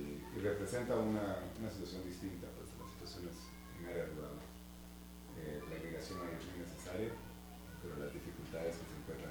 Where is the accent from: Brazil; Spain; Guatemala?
Guatemala; moved away as an adult; Yo soy de Guatemala. Y vine, salí de Guatemala en el 86. Después de haber terminado el bachillerato, la secundaria.